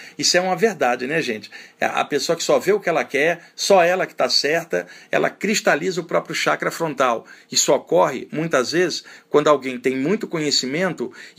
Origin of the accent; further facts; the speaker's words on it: Duque de Caxias, Rio de Janeiro, Brazil; quando eu tinha acho que 6 para 7 anos, a minha família se mudou para Duque de Caxias, na Baixada Fluminense, onde eu cresci na Vila São José. E ali era um bairro humilde